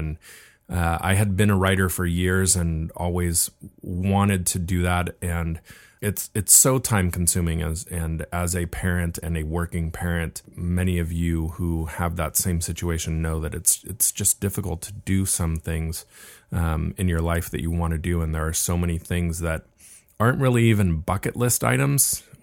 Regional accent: Laguna Beach, California, United States; We were born and raised in Laguna Beach

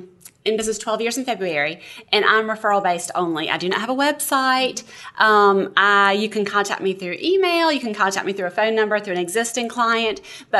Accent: Greenville, United States; So basically, I'm from Greenville, and I am the mother of two children

